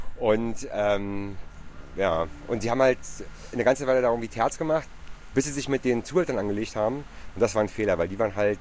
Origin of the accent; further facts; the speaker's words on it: Berlin, Germany; Aber ich bin halt auch ein Berliner